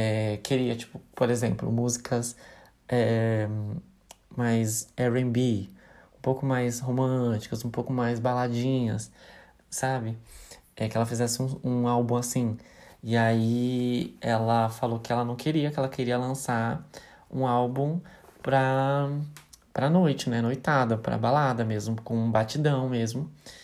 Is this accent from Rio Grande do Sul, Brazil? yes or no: no; São Paulo, Brazil; Sou de Itaquera, mas a gente é praticamente vizinho.